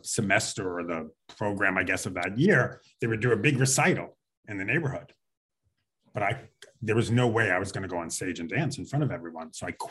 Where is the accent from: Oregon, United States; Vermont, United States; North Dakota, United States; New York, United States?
New York, United States; Howard Beach; I was the kid in Queens, New York. Howard Beach. I grew up in Howard Beach, New York. I wanted to be a dancer.